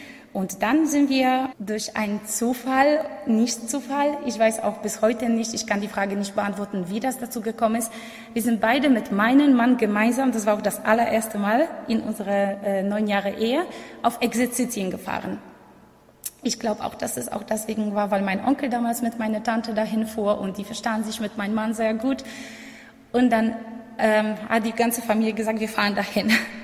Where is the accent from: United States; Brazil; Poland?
Poland; now in Germany; ich bin gebürtige Polin. Ich bin im Jahr 2000 mit meiner Mutter und mit meinem älteren Bruder von Polen nach Deutschland ausgewandert.